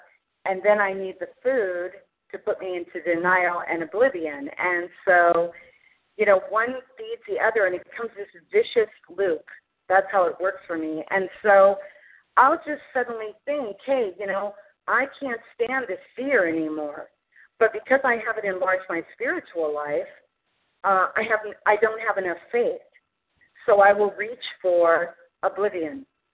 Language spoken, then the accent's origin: English; California, United States; I'm from California and newly recovered.